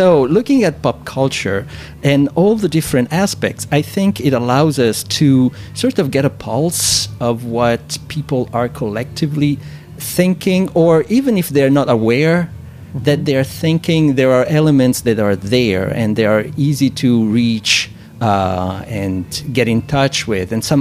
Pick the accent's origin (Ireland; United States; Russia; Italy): Italy; I come from Italy.